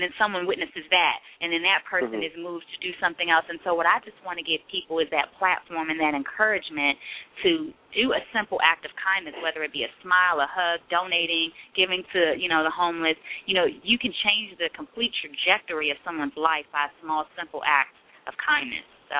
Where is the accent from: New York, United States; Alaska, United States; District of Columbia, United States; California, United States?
District of Columbia, United States; Washington; I was born and raised in Washington, D.C., lived in Upper Northwest